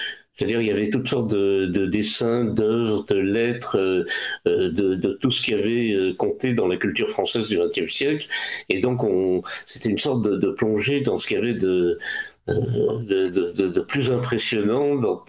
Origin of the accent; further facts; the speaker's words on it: France; Je suis français, de culture française, très attaché à cette culture, et juif, et de culture juive aussi, et très attaché aussi à cette culture.